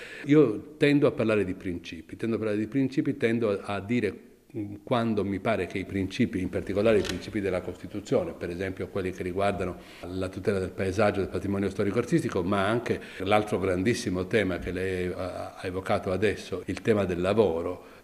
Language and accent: Italian; Calabria, Italy; perché è il luogo dove sono nato, dove ho fatto la scuola media, da dove viene la mia famiglia